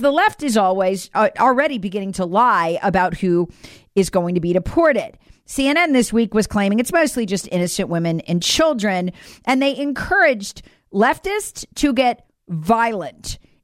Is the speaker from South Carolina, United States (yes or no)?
yes; South Carolina, United States; my home state of South Carolina